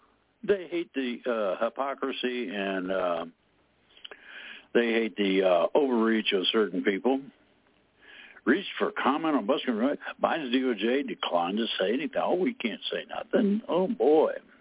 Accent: Indiana, United States; Comes from my home state of Indiana.

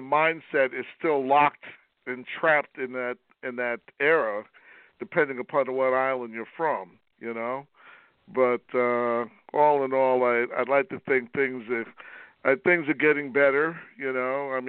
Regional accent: United States; I'm trapped in two worlds because I grew up in the States

